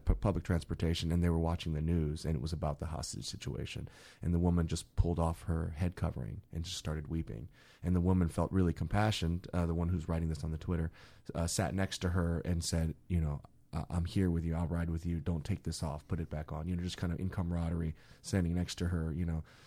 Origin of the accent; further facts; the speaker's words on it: Australia; as an Australian, like Americans, we just don't do that.